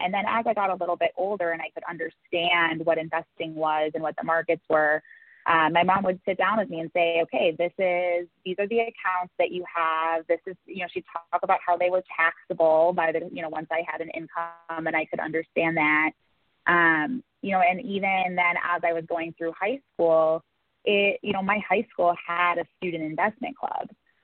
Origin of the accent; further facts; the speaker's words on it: Milwaukee, Wisconsin, United States; accent: Midwestern; I grew up in Milwaukee and Wisconsin, so it's very, very, like you said, Midwestern.